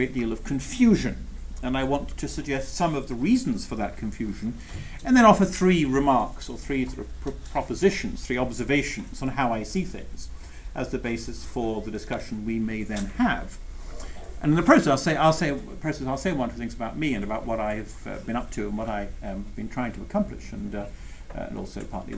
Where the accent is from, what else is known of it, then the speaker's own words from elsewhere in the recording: Edinburgh, Scotland, United Kingdom; And I said, I'm from Edinburgh in Scotland. I'm British.